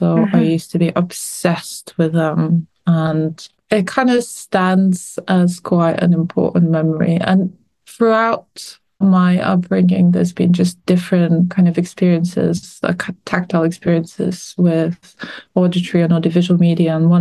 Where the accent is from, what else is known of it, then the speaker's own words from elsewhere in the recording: Lithuania; So just in the first years of independence of our country, I come from Lithuania.